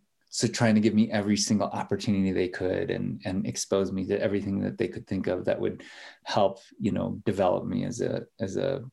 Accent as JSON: {"language": "English", "region": "Minnesota", "country": "United States", "tie": "born or raised there", "said": "growing up in Minnesota, there'd be much skiing, but, you know, I grew up in like a small university town in South Central Minnesota, and my parents were librarians."}